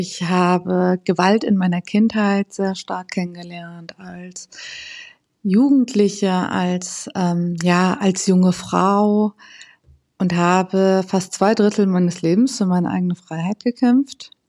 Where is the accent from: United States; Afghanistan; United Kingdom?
Afghanistan; now in Germany; besonders aber auch für mein Heimatland Afghanistan und auch hier in Deutschland.